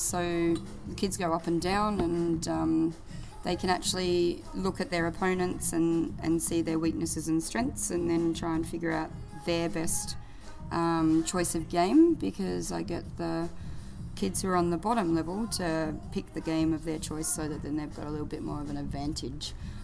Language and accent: English; Australia; now in Frankfurt, Germany; I am originally from Australia, but I'm teaching at Metropolitan School in Frankfurt, and I've been there for almost 2 years.